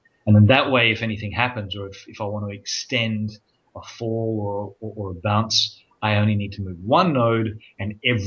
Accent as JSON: {"language": "English", "country": "Australia", "said": "being an Australian, you have to be multi-skilled."}